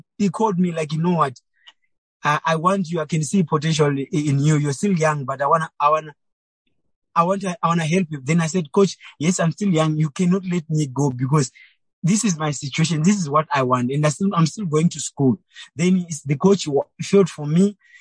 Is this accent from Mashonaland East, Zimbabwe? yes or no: yes; Mutoko, Mashonaland East, Zimbabwe; English is a second language; I grew up I was born in Mutoko in a family of seven. I was the only boy and I was the last born.